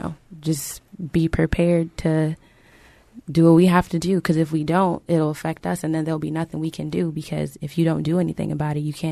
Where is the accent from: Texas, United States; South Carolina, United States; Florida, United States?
Florida, United States; Miami; now in Fort Myers, United States; I'm originally from Miami, so the community down there is completely different from what's in Fort Myers